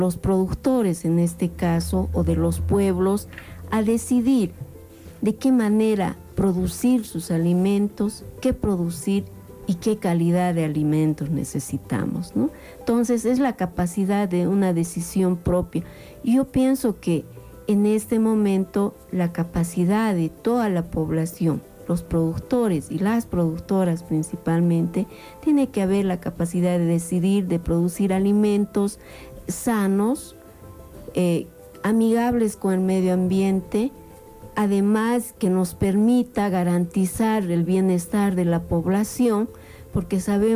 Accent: Bolivia; nosotros como bolivianos decidir qué queremos

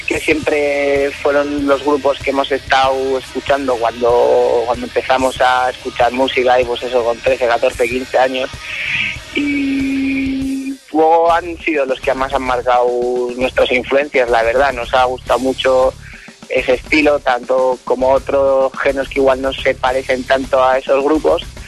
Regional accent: Vitoria, Basque Country, Spain; Pues bueno, venimos de Vitoria, del País Vasco, Álava, y bueno, pues vamos a donde nos lleve nuestra música

